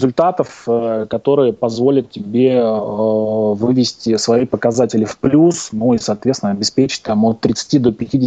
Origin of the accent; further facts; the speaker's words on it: Moscow, Russia; moved away; also born or lived in Riga, Latvia; Я вообще москвич и коренной москвич в нескольких поколениях, но в свое время, в начале, дальше, в середине уже 90-х годов у меня была возможность выбора места проживания. Я выбрал Латвию, где получил гражданство